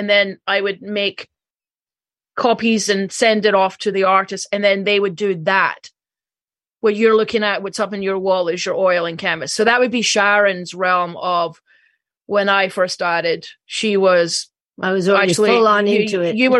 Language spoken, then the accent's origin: English; Scotland, United Kingdom; now in New York City, United States; I am originally from Scotland, so if anybody hears a wee bit of a twang, that's the Scottish part of me coming out. I have lived and worked in New York City doing the photography for the book covers for 30 years.